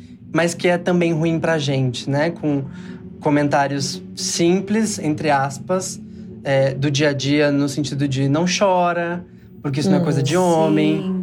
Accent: São Paulo, Brazil; also born or lived in Ceará; Eu sou um homem gay que nasceu no interior do Ceará. Eu acabei crescendo aqui em São Paulo, porque a vida me trouxe pra cá, mas eu cresci nesse ambiente de uma família cearense

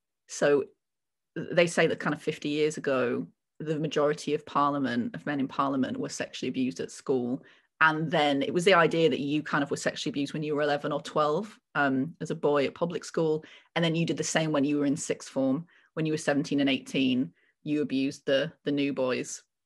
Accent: Wakefield, Yorkshire and the Humber, United Kingdom; And it's Wakefield Prison, which is my hometown, by the way, Wakefield.

